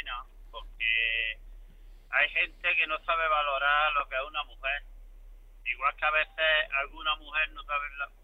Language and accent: Spanish; Granada, Andalusia, Spain; pues yo soy de Granada.